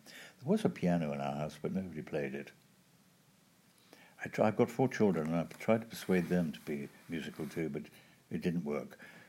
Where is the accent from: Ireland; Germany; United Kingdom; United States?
United Kingdom; Wales; now in Netherlands; I'm Welsh, living in England, educated in England, and now living in Holland and about to pick up my Dutch passport.